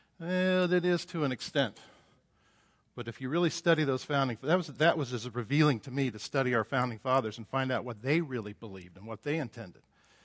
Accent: United States; I felt like as a Christian, I was as responsible to do things to help my country, to stand up as an American and change the government of my country by preaching God's word

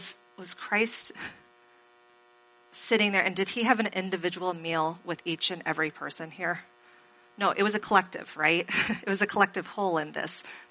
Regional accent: Wisconsin, United States; I'm a nice person, guys. I'm from Wisconsin. They're all nice up there, right?

